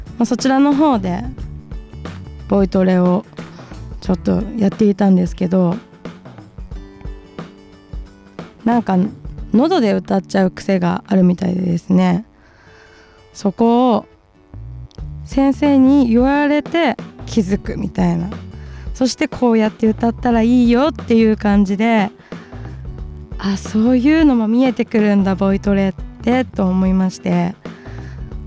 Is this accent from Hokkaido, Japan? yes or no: yes; Hokkaido, Japan; moved away as an adult; now in Tokyo, Japan; 私4月にですね、北海道から東京に上京してまいりました。